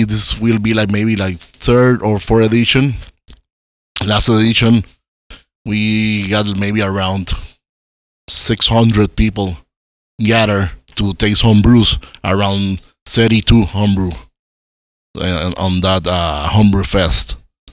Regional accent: San Juan, Puerto Rico; I'm from San Juan, Puerto Rico, all the way from the Caribbean.

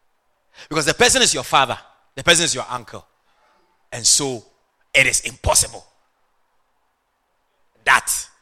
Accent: Agogo, Ashanti, Ghana; English is a second language; me, I was born in Africa. I was born in Ghana. My hometown is called Agogo. A-G-O-G-O.

